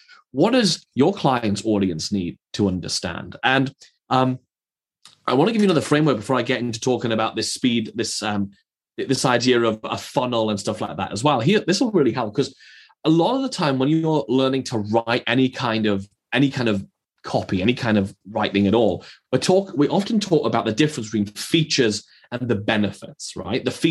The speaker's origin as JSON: {"language": "English", "country": "United Kingdom", "said": "We're British, so it's a fab cup of tea."}